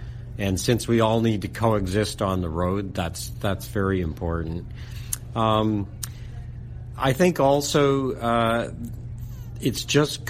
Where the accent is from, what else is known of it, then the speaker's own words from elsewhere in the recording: Toronto, Ontario, Canada; So growing up in North Toronto, we went everywhere by bike.